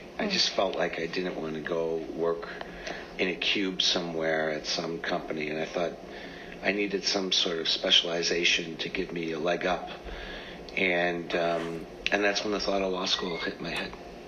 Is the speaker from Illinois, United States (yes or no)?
yes; Oak Lawn, Illinois, United States; I grew up in Oak Lawn, on the south side of Chicago, not too far from here.